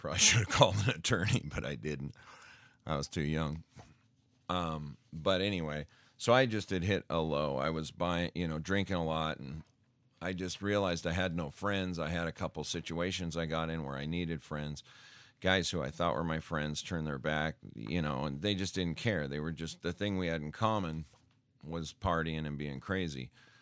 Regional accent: Great Falls, Montana, United States; moved away; when I was growing up, we lived in a part of Montana where we lived in my hometown of Great Falls.

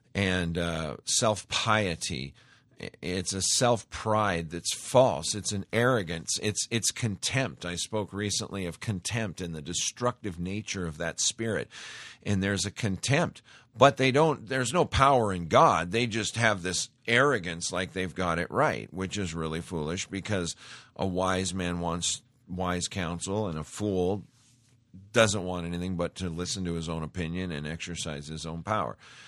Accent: Montana, United States; you just don't see that good old down-home respectful behavior that I grew up around in Montana, and I miss it.

